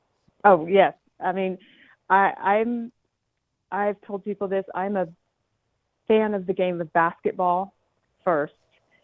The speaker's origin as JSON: {"language": "English", "town": "Bossier City", "region": "Louisiana", "country": "United States", "said": "she remembered I was from Bossier City."}